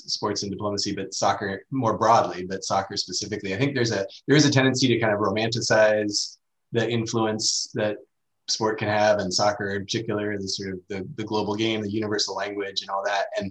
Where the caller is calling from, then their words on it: Portland, Oregon, United States; But yeah, I'm calling in from Portland, Oregon, in the Pacific Northwest.